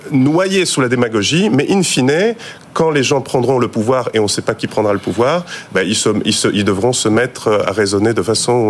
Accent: Poland; French is a second language; Vous savez, je suis polonais.

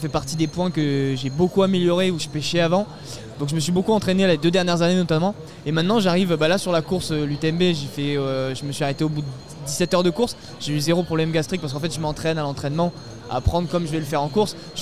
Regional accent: Chambéry, Auvergne-Rhône-Alpes, France; c'était le marathon de chez moi à Chambéry.

